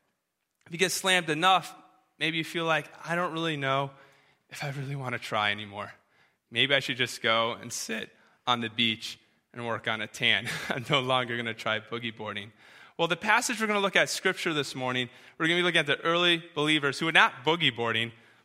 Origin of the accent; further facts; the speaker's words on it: New Hampshire, United States; Growing up in New Hampshire, I had the privilege of going up to the coast of Maine quite often.